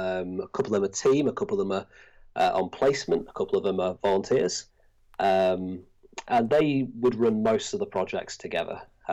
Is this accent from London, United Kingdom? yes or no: no; Blackpool, North West England, United Kingdom; now in Llandudno, United Kingdom; No, I'm not. I'm from Blackpool originally, but been here for the last 8 years.